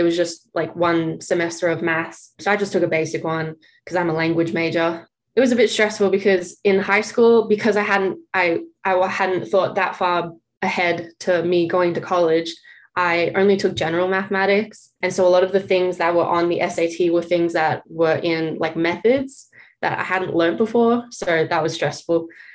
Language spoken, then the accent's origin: English; Australia; now in United States; being an American, everything from Australia